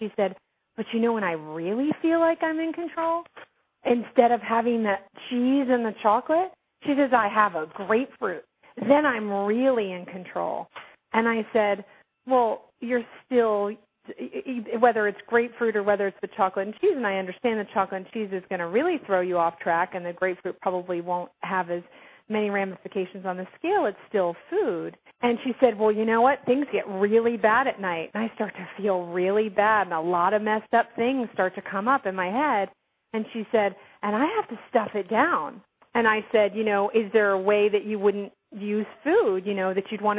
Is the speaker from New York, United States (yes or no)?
yes; New York, United States; I'm a New Yorker, I'm a mother, I'm an emotional eater.